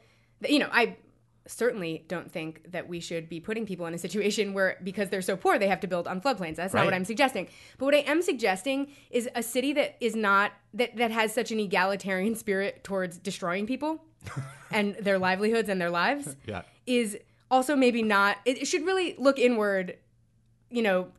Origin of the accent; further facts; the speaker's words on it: Texas, United States; I feel like one thing that as a Texan I would be thinking about